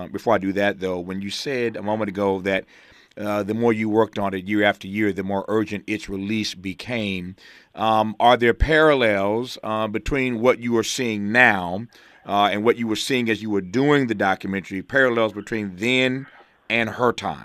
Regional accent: Mississippi, United States; And by the way, as many of you know, I am from Mississippi, so I take pride in this Mississippian finally getting the respect that she deserves.

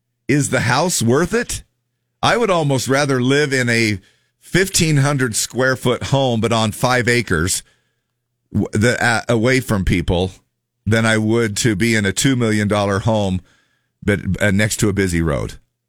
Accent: Salt Lake City, Utah, United States; I was born and raised in Salt Lake in the Cottonwood area, and when we moved to we were in the Sandy area and we moved to Manti

